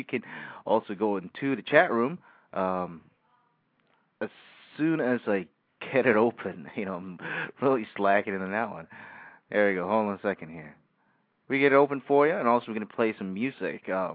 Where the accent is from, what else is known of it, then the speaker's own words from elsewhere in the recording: Philippines; I'm Filipino, so we in the Philippines, we do celebrate.